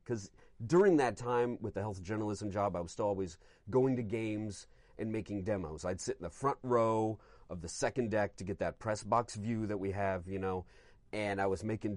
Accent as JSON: {"language": "English", "town": "St. Louis", "region": "Missouri", "country": "United States", "said": "I'm from St. Louis, and we have a crippling baseball addiction in that town, as it's referred to often."}